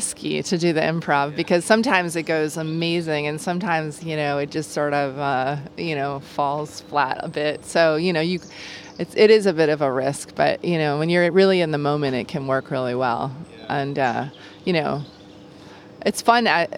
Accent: Wisconsin, United States; now in Los Angeles, United States; I grew up in Wisconsin, so that's where that comes from.

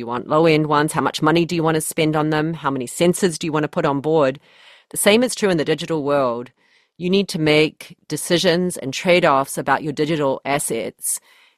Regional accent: Auckland, New Zealand; So I grew up in Massey in West Auckland

